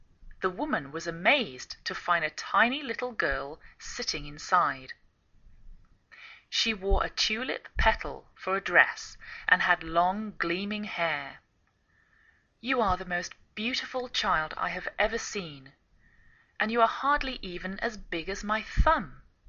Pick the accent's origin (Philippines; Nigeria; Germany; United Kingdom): United Kingdom; England; now in United States